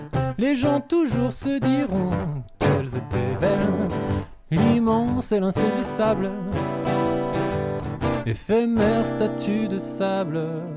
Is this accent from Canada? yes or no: no; Saint-Étienne, Auvergne-Rhône-Alpes, France; si t'as suivi l'émission tu le sais déjà. Je viens de Saint-Étienne, enfin pas très loin.